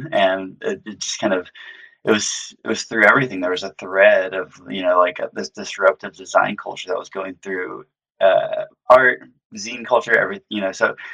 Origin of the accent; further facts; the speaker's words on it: Houston, Texas, United States; Yeah, I grew up in the Houston area, Southeast Houston, like Pasadena, Deer Park area.